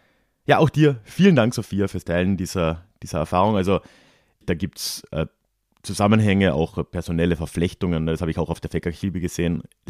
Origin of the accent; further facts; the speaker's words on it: Lenggries, Bavaria, Germany; Ich komme aber aus Lenggries in Oberbayern.